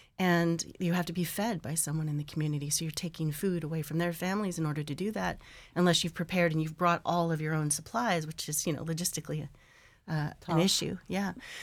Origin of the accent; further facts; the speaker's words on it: Alaska, United States; I was born and raised in Alaska. My dad is Inupiat, but there's so much I didn't know, you know?